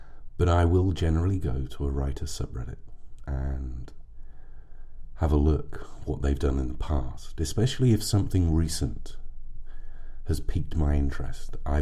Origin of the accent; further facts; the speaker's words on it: United Kingdom; But I think I let slip that I'm British. And they kind of said, oh my God, if you had read that particular story with your accent, I would have melted.